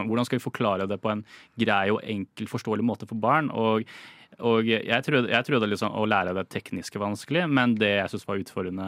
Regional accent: Oslo, Norway; born there; Jeg er norsk-kineser. Foreldrene mine kommer fra Kina. Jeg er født her i Oslo.

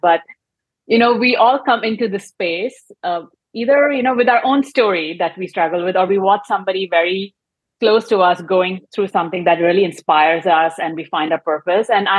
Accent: India; English is a second language; moved away as an adult; now in United States; So I'm an Indian immigrant. This year marked my 20 years in this country.

